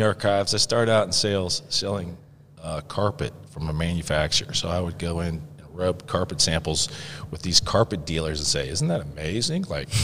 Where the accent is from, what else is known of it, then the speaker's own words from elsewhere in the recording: Ohio, United States; moved away as an adult; So I'm originally from Ohio. Northeastern Ohio.